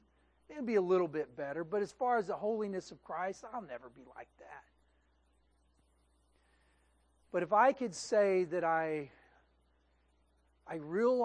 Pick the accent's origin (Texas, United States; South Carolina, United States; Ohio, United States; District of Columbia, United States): Texas, United States; I drive by, and we have oak trees here, and you know, nothing's, you know, I'm from Texas, so I'm saying our oak trees are a little better, but that's just me.